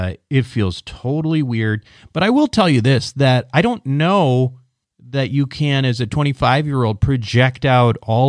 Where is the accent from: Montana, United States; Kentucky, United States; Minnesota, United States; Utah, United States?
Minnesota, United States; Minneapolis; I'm from the Minneapolis suburbs.